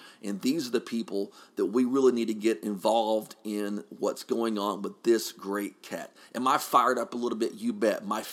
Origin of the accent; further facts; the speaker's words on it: Texas, United States; They were very common in parts of my home state of Texas, including near my home.